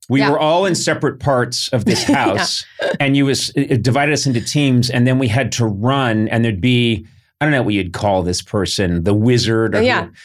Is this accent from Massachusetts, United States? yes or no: yes; Brookline, Massachusetts, United States; I come from Brookline, Mass.